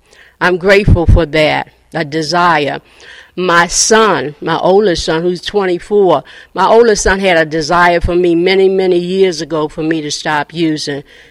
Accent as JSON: {"language": "English", "region": "Virginia", "country": "United States", "tie": "born or raised there", "also_born_or_lived": "Boston", "said": "I woke up when I was eight in Boston, and my mother was dead. And I moved from Boston to rural Virginia."}